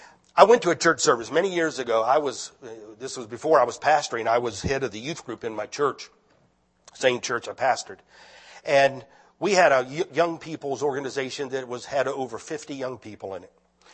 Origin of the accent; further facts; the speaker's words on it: District Heights, Maryland, United States; but when I was growing up in District Heights, Maryland, we had a song we used to sing